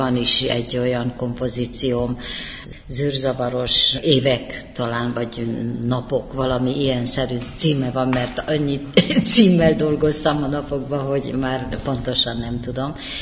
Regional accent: Joseni, Harghita, Romania; Tehát imádom a szülőfalumat, a templomunkat, ami egy műemlék, a fenyőfáinkat, amivel Gyergyó alfalu körbe van véve.

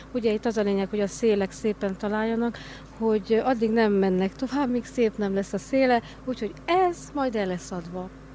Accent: Porumbenii Mari, Harghita, Romania; Nagy Galambfalváról.

